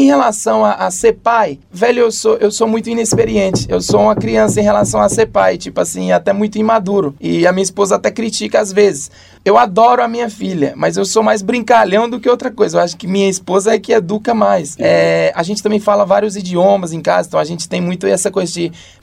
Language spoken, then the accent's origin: Portuguese; Northeast Region, Brazil; você é descendente de índio, você é descendente de... Então, é tão misturado, principalmente eu, de onde eu venho, do Nordeste.